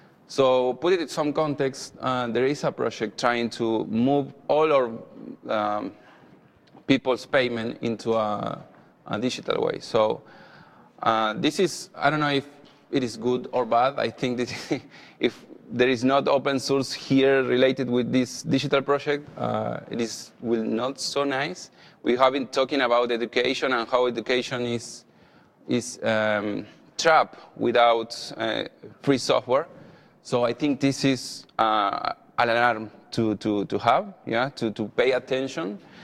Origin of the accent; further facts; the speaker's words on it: Argentina; English is a second language; I'm from Argentina